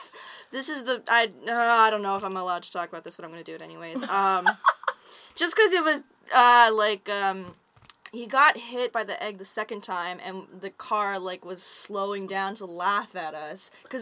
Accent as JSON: {"language": "English", "region": "British Columbia", "country": "Canada", "tie": "born or raised there", "said": "I grew up near Mount Washington on Vancouver Island"}